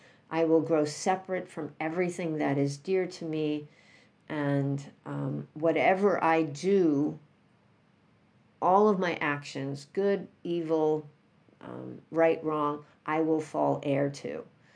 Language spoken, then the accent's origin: English; New York City, New York, United States; I grew up in New York City, and I lived with them for a few years.